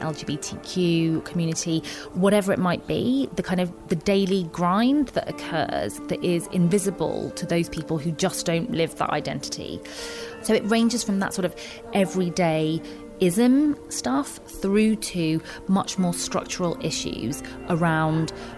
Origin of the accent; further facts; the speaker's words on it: United Kingdom; I'm mixed heritage. I'm Algerian British.